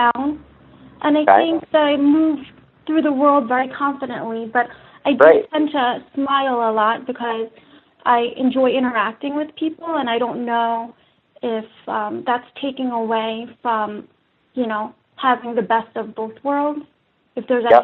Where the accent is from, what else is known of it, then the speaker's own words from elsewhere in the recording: Philadelphia, Pennsylvania, United States; Hello and hello. I'm from Philadelphia.